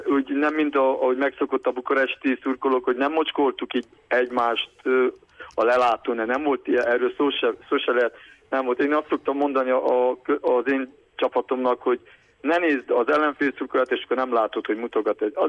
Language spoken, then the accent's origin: Hungarian; Székely Land, Romania; ez már nagyon sok volt, amit leművelnek bizonyos emberek a médiával, hogy így székelyként, testvérként így marakodunk